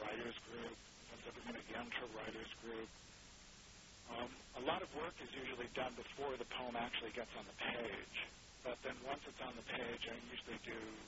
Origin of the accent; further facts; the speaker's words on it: Ohio, United States; Growing up in Ohio.